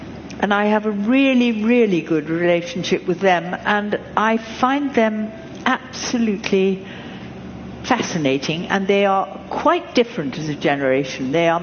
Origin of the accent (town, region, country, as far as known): England, United Kingdom; born there